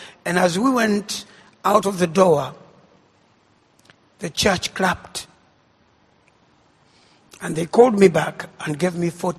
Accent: Uganda; and I'm from Uganda.

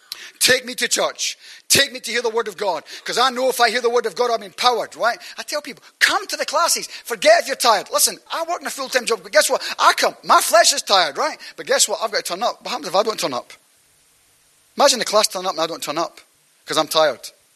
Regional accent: Scotland, United Kingdom; People say, oh, where are you from? I'm from Scotland. No, I'm actually from heaven.

